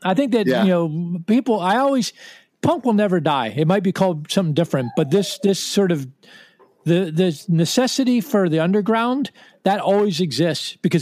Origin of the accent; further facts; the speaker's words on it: Washington, District of Columbia, United States; And I just called them in 1980 and said, like, hi, we're from Washington and we love your band.